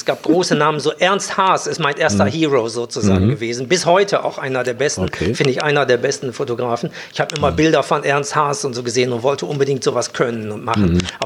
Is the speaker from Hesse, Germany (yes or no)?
no; Gronau, North Rhine-Westphalia, Germany; moved away as an adult; Also ich bin aus Gronau weg und ich wollte unbedingt weg.